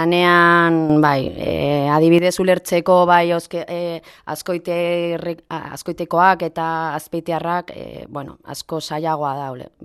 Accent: Soria, Castile and León, Spain; also born or lived in Zaragoza, Spain / Bilbao, Spain; now in Zumarraga, Spain; Soriakoa naiz, bueno, Soriakoa ez ezik, Zaragozakoa ere banaiz, Zaragozan 20 urte bizizan nintzen eta asko dira, bai.

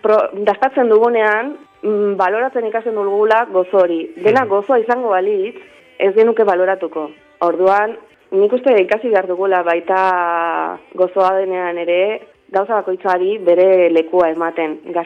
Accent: Lazkao, Basque Country, Spain; Eta ba, zor hori ba, nire herrian, Lazkaon ordaindu nahi dut

